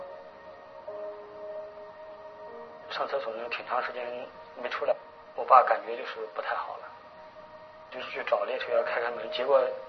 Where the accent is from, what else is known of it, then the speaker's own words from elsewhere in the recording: Henan, China; 于是我就赶紧坐上车，然后回来河南老家